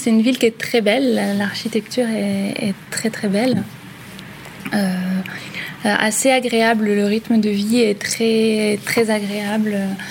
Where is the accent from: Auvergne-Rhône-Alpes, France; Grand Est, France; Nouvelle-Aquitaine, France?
Grand Est, France; now in Vienna, Austria; Moi, je viens de Lorraine. Près de la frontière.